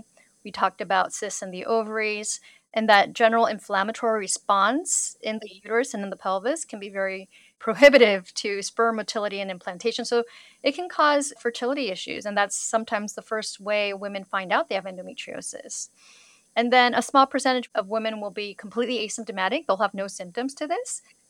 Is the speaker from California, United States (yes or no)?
yes; California, United States; I grew up in Southern California, did my training at Chicago Medical School